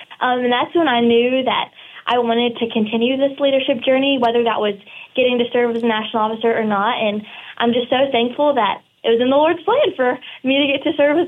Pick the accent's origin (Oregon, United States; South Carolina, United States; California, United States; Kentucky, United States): Kentucky, United States; I remember my state advisor, I'm from Kentucky